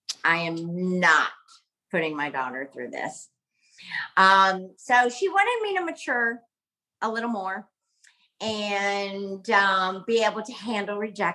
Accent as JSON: {"language": "English", "town": "Coral Gables", "region": "Florida", "country": "United States", "tie": "born or raised there", "said": "I grew up in Coral Gables, which is Miami, Florida."}